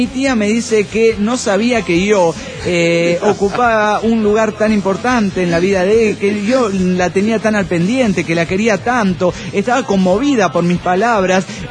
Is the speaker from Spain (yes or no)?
no; Peru; now in United States; cuando recién llegué a este país, a Estados Unidos de Norteamérica, yo vengo desde el Perú